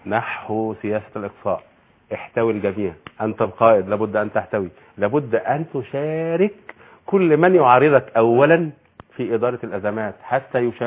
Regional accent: Egypt; احنا عندنا في مصر غنيه جدا بالعلماء

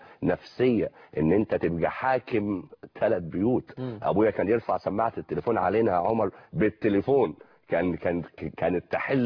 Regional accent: Sohag, Sohag Governorate, Egypt; انا مواليد سوهاج وعشت في سوهاج لغايه ما دخلت اولى جامعه

